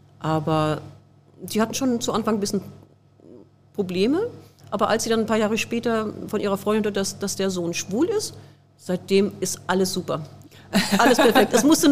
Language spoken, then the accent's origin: German; North Rhine-Westphalia, Germany